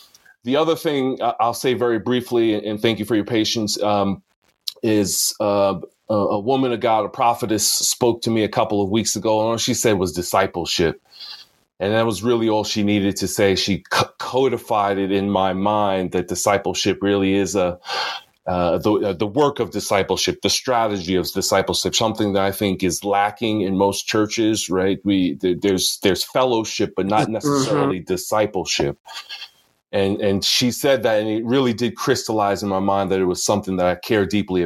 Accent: Philadelphia, Pennsylvania, United States; I'm from Philadelphia, PA, so close to Sister Robin, apparently.

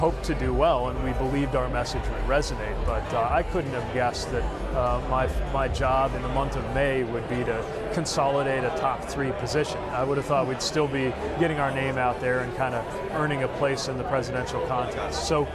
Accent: Indiana, United States; I grew up in Indiana and I'm gay.

